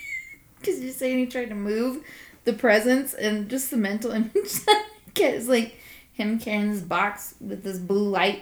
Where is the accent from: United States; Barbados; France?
United States; Colorado; Anyone that doesn't know we're from Colorado, it's all the information you get.